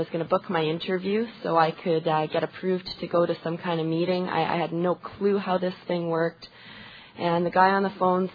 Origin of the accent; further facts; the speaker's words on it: Vancouver, British Columbia, Canada; And I'm from Vancouver, B.C.